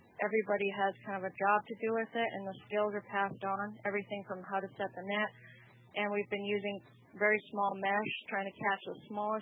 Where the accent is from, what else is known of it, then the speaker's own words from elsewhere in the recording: Eagle, Alaska, United States; born there; And I was born here in Eagle.